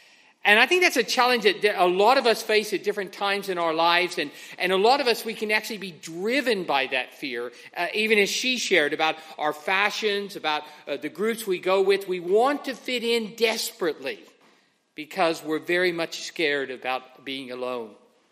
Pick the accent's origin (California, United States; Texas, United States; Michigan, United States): Texas, United States; I grew up in West Texas